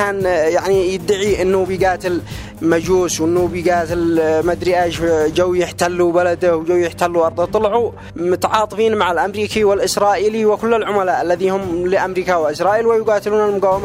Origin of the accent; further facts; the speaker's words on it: Ibb, Yemen; محافظة إب.